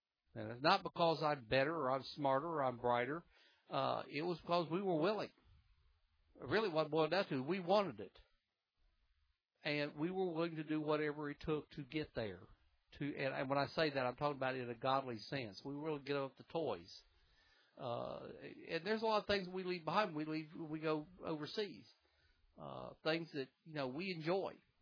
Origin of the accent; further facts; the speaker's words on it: Tennessee, United States; also born or lived in North Carolina; Now, I'm from Tennessee, North Carolina, where I've always lived in the South, and those are delicacies.